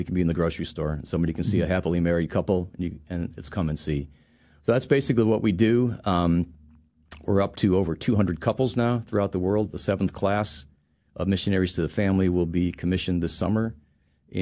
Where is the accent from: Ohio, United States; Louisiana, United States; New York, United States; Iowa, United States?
Ohio, United States; Cleveland; I was raised, the closest Protestant church to our house growing up in Cleveland was a Presbyterian church